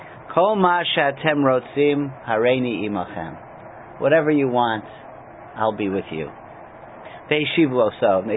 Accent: United States; born there; thank God I'm American born, and even my parents, my mother's American born, my father was an immigrant

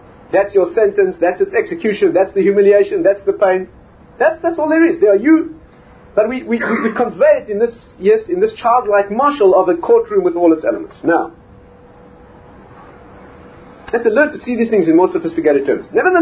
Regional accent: South Africa; So he says to me, "Where are you from?" So I said, "I'm from South Africa."

